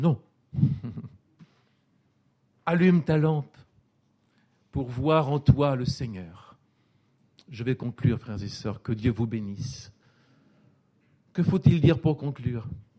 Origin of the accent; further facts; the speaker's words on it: France; c'est un mot qu'on n'emploie jamais chez nous en France.